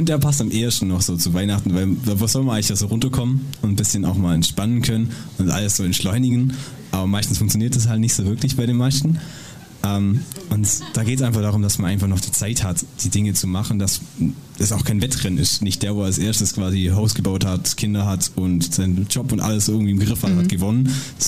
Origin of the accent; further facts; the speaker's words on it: Schwendi, Baden-Württemberg, Germany; Also ich würde jetzt hier mal sagen, wir kommen aus Schwendi. Also 3 von 4 kommen aus Schwendi.